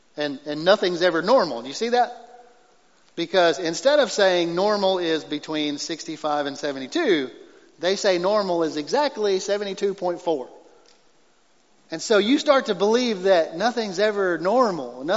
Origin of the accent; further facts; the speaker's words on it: United States; And yet, because I'm an American man, I'm supposed to race home from worshiping God